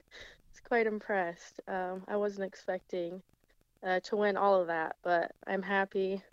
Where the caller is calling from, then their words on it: Michigan, United States; I'm calling from Michigan.